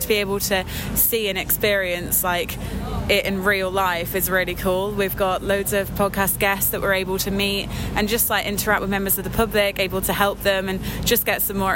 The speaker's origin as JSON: {"language": "English", "region": "East Midlands", "country": "United Kingdom", "lives_now": "Sheffield, United Kingdom", "said": "I came from Leicestershire, and I did my undergrad at Nottingham"}